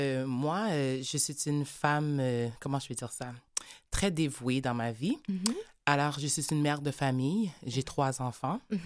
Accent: Quebec, Canada; born there; Je suis née au Québec.

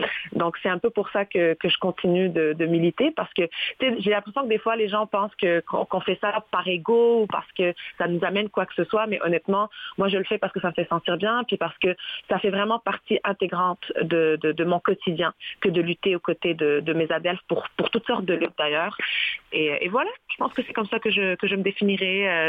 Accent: Trois-Rivières, Quebec, Canada; now in Montreal, Canada; moi, je suis montréalaise, tu sais, je suis québécoise, j'ai grandi à Trois-Rivières, je suis marocaine, je suis pas pratiquante, donc je suis pas musulmane, je suis de culture musulmane

